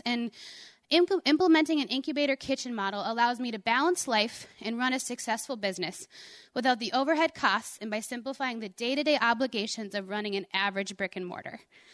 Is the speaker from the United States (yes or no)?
yes; New Rockford, North Dakota, United States; moved away as an adult; now in Fargo, United States; I was still living in New Rockford, North Dakota, which was my hometown.